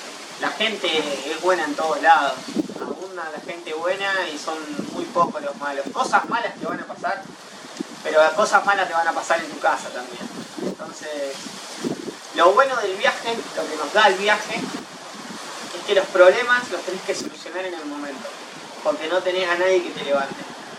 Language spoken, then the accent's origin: Spanish; Argentina; mire, estamos viajando, somos argentinos, estamos cumpliendo nuestro sueño de querer conocer tu país.